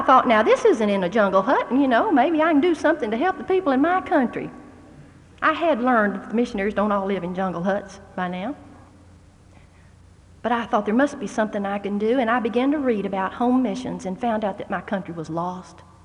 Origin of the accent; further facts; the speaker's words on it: the South, United States; I grew up in the South. Everybody, I thought, knew about Jesus.